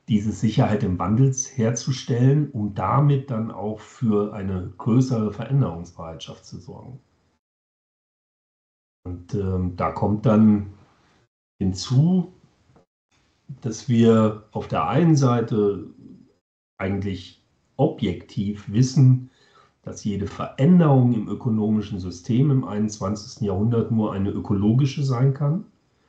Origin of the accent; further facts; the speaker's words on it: North Rhine-Westphalia, Germany; Ich komme aus dem Siegerland und mache da eigentlich schon mein ganzes Leben lang Transformationsprozesse mit.